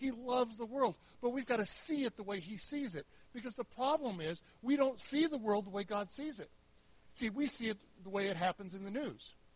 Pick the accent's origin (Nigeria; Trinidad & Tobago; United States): Trinidad & Tobago; There, Trinidad and Tobago is down here in the very corner. We're 7 miles from Venezuela, last of the Caribbean islands.